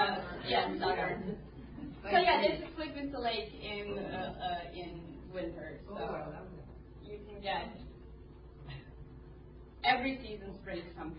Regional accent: Croatia; Well, my mom is Croatian and my father is Bosnian. So I was born and raised in Croatia.

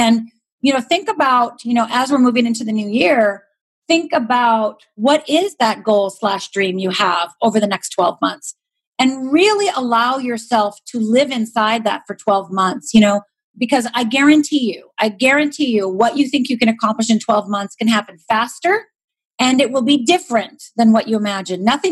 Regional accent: Michigan, United States; also born or lived in Upper Minnesota; I grew up in Upper Michigan, Upper Minnesota, so I was going to be tough, right?

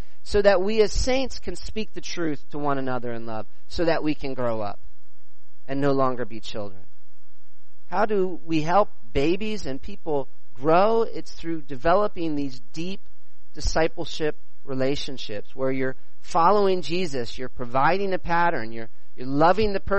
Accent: United States; I'm American, so we love projects.

